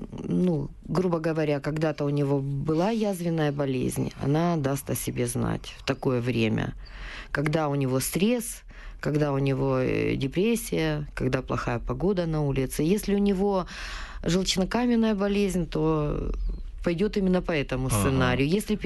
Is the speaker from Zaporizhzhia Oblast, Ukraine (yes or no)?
no; Luhansk, Luhansk Oblast, Ukraine; я из Луганска, как бы это не секрет. Я работала там в 4-й детской больнице города Луганска, замглавврача по поликлинике.